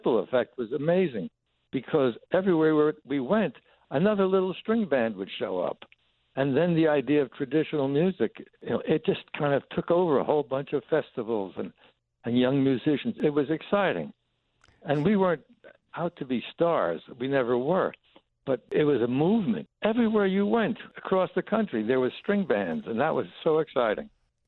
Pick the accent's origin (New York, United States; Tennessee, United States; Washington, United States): New York, United States; New York City; I grew up in Queens.